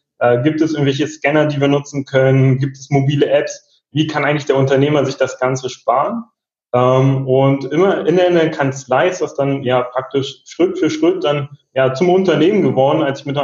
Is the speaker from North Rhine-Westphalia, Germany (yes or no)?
no; Berlin, Germany; Wir kommen aus Berlin und ich bin auch ursprünglich Berliner.